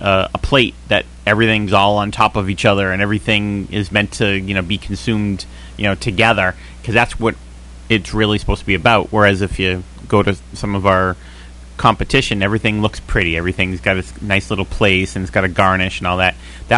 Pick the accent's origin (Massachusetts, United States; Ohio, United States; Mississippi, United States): Massachusetts, United States; Somerville; I grew up in Somerville, and probably from the time that I can remember